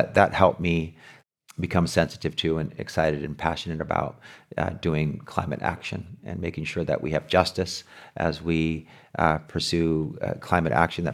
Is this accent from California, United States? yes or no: yes; La Paz, California, United States; I grew up in La Paz in the headquarters of United Farm Workers of America. My dad worked in the front office with Cesar Chavez, my mom in the preschool with Dolores Huerta.